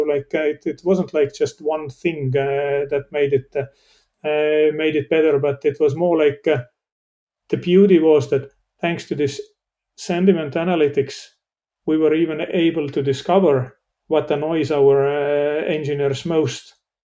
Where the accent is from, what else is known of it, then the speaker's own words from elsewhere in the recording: Tallinn, Harju County, Estonia; One is obviously my hometown Tallinn, and restaurant Noa, N-O-A.